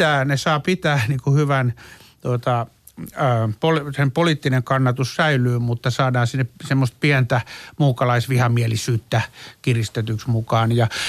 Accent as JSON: {"language": "Finnish", "country": "Sweden", "said": "vaikka itsekin olen ruotsalainen"}